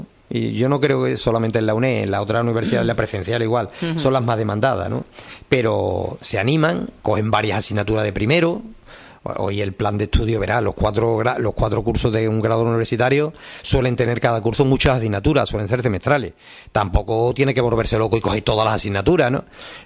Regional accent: Lebrija, Andalusia, Spain; yo soy de Lebrija

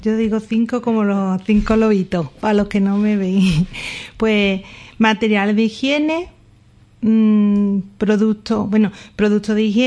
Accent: Lebrija, Andalusia, Spain; yo soy de Lebrija, mi marido

